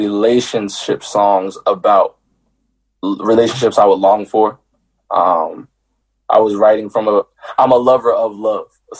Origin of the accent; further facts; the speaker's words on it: Willingboro, New Jersey, United States; Willimboro, New Jersey. I grew up in a small town in New Jersey. It's like probably about 10, 15 minutes away from Philly.